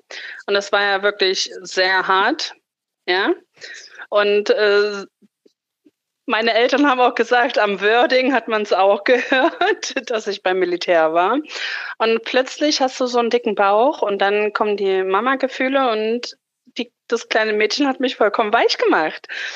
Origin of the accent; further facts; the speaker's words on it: Rathenow, Brandenburg, Germany; Also ich bin im Land Brandenburg geboren, in der tollen Stadt Rathenow, ne, Stadt der Optik.